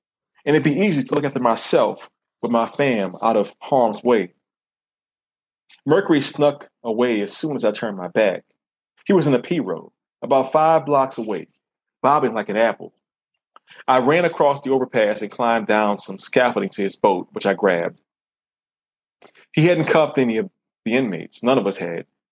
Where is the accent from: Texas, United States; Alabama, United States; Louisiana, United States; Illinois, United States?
Louisiana, United States; New Orleans; being from New Orleans and comparing my hometown to places like Atlanta or New York or San Francisco, we have many advantages as a city. I love my hometown so much